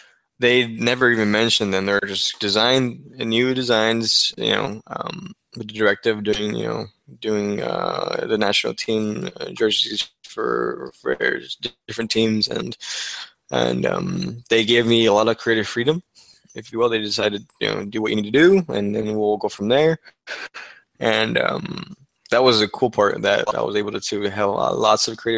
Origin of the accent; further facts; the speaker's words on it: Texas, United States; I was able to agree to work from my hometown here in Texas